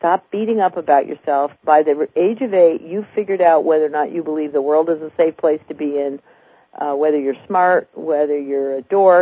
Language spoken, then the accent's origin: English; Albany, New York, United States; She's from New Jersey. I'm from Albany, New York.